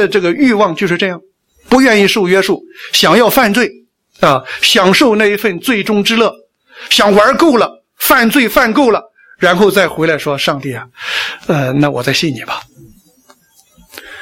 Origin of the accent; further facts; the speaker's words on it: China; 我们中国人是个大国啊，是吧？